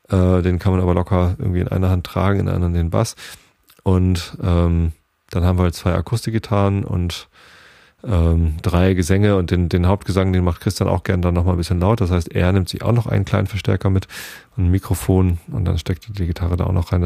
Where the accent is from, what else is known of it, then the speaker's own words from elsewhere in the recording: Wilhelmsburg, Hamburg, Germany; Denn auch wir sind aus dem Elbtal, nämlich von der größten Binnenstrominsel Europas, mitten in der Elbe.